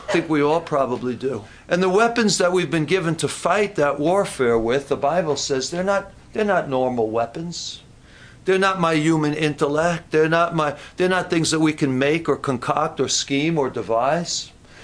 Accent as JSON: {"language": "English", "town": "New York City", "region": "New York", "country": "United States", "tie": "born or raised there", "said": "I grew up in New York City. We don't hunt in New York City. I didn't grow up here in the woods where they go shoot deer and they do this and that."}